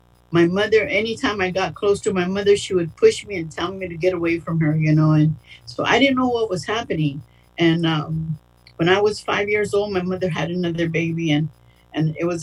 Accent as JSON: {"language": "English", "region": "Arizona", "country": "United States", "tie": "born or raised there", "said": "I'm born and raised in Arizona on a reservation. I'm a Native American, and my given name on the reservation was … I hated that name growing up."}